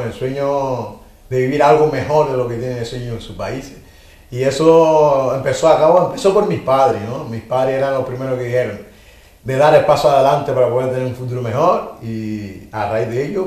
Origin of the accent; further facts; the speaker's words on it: Ghana; obviamente nací en Ghana. Me crié en Ghana a los poquitos años, entonces conozco un poquito de cultura africana.